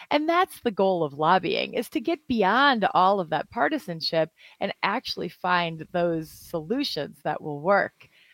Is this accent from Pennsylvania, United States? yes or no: no; Wisconsin, United States; We're from Wisconsin. We can handle it.